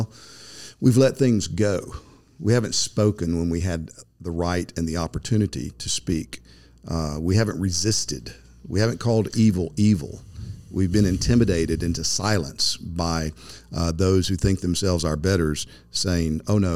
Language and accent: English; United States; Well, I can say that as an American living today.